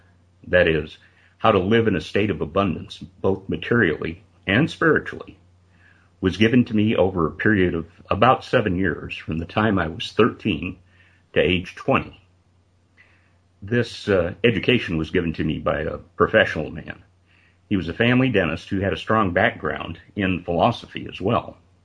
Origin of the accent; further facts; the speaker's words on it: Las Cruces, New Mexico, United States; born or raised there